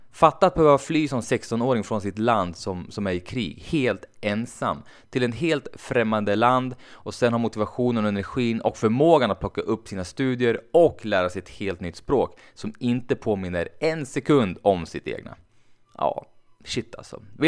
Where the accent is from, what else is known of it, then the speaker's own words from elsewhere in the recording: Sweden; jag sa det att jag är ju från Sverige.